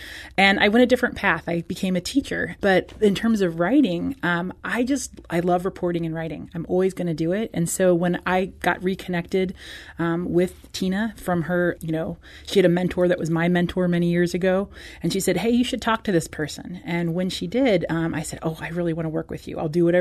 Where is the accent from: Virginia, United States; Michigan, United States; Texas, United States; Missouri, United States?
Missouri, United States; Jefferson City; I'm born and raised in Missouri. I was born in Jefferson City. And as soon as I could get out of the state of Missouri, I did in my 20s because I couldn't wait to leave. And yet I decided to come home.